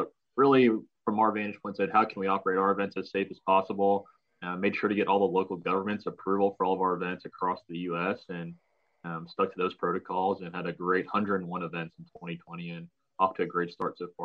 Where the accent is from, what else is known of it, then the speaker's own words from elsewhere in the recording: Columbus, Ohio, United States; Oh, originally from Columbus, Ohio.